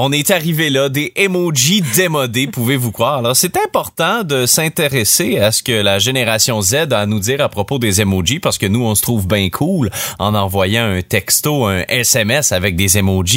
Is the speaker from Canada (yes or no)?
yes; Rimouski, Quebec, Canada; born there; Ah non, mais là, je suis né à Rimouski, attention.